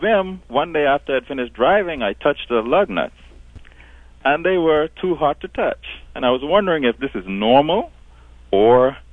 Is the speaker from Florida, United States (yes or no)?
yes; Miami, Florida, United States; From Miami.